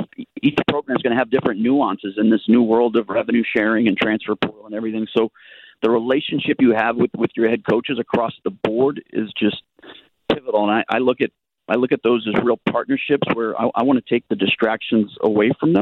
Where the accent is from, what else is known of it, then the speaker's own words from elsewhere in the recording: Boston, Massachusetts, United States; I grew up in Boston. My wife's from Boston. We're around New England a bunch, so stayed connected on that front.